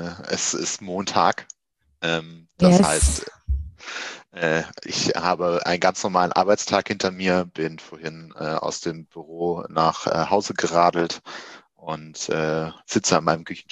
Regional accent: Wuppertal, North Rhine-Westphalia, Germany; also born or lived in Düsseldorf; Ich bin gebürtiger Düsseldorfer und aufgewachsen in Wuppertal, habe dort 20 Jahre lang meines Lebens verbracht

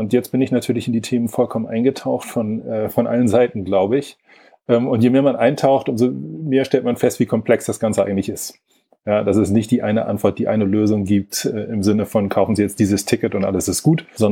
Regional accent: Lübeck, Schleswig-Holstein, Germany; Ursprünglich komme ich aus Lübeck, Also wirklich sehr norddeutsch unterwegs.

